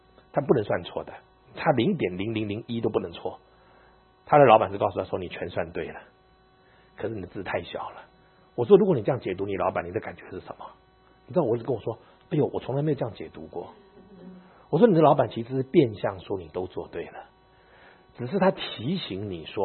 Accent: China; now in United States; 我们是中国人呢，我们再来美国，你搞了半天我们还是中国人嘛

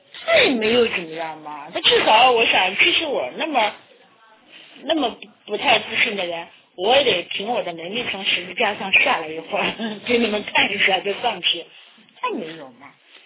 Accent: China; moved away as an adult; now in United States; 我从中国来到美国

